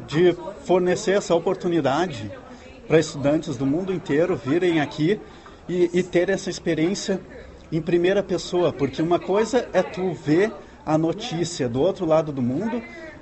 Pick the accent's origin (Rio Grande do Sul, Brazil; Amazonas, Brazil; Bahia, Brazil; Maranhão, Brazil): Rio Grande do Sul, Brazil; Porto Alegre; eu sou natural de Porto Alegre, no sul do Brasil